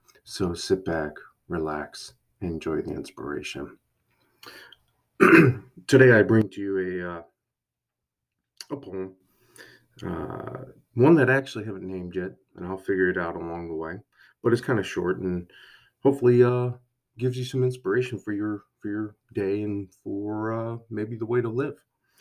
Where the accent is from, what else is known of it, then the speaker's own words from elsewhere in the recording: Syracuse, New York, United States; I grew up in the Syracuse area, so I always wanted to go to Syracuse University.